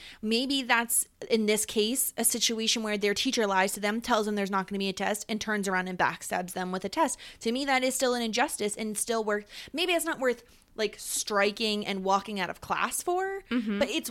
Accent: New York, United States; accent: upstate New York; I mean, we're both from the Northeast, right? Like, we both yeah. don't have, like, the best accents that anybody has ever heard. Like, no one's ever like, I wish I had an upstate New York accent.

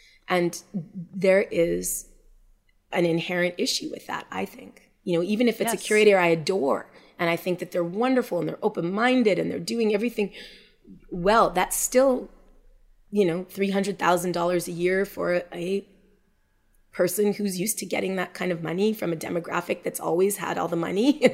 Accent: Montreal, Quebec, Canada; we're both born and raised in Montreal and we both have, both of our dads come from Grenada

